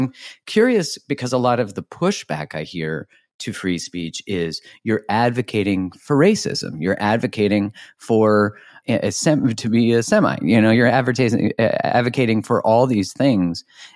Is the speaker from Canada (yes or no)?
yes; Canada; I'm Canadian